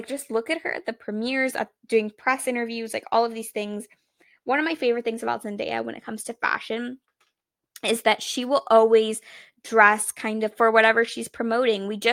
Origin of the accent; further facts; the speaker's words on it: Texas, United States; But it takes place in Texas. I'm from Texas, so this hit very close to home.